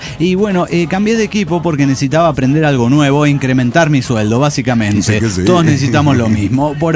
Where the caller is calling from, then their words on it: Granville, South Carolina, United States; de Granville, South Carolina.